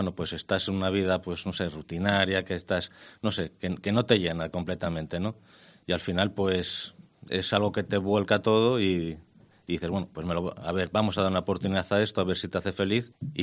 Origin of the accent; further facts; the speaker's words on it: Oviedo, Asturias, Spain; Sí, soy de aquí de Oviedo, sí.